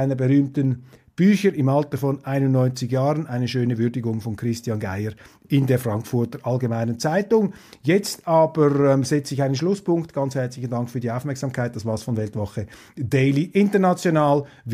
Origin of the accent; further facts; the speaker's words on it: Switzerland; wenn wir als Schweizer und lediglich 25% Deutsche über Deutschland sprechen.